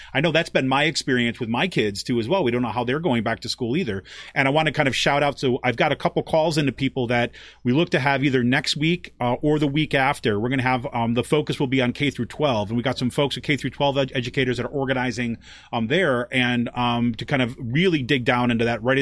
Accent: Utica, New York, United States; because I remember as a kid who my number one goal growing up in Utica, New York, was to get the hell out of there.

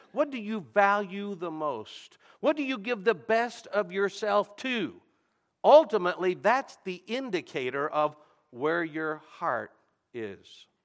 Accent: Houston, Texas, United States; I mentioned to you, I'm from Houston.

